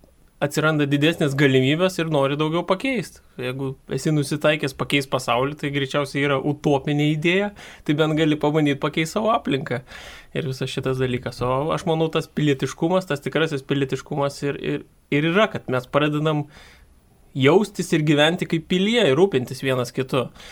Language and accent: Lithuanian; Kaunas, Kaunas County, Lithuania; Aš esu pats kaunietis, esu baigęs Kauno jėzuitų gimnaziją